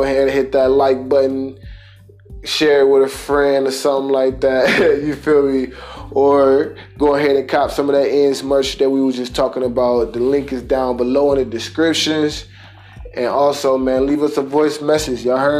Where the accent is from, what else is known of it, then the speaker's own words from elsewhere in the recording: Detroit, Michigan, United States; But because me personally, I'm from Detroit. Only thing I grew up on was curves.